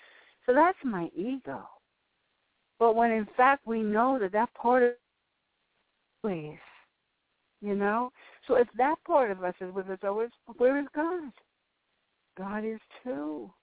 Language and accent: English; Bronx, New York, United States; where are you from in New York? And I said, the Bronx.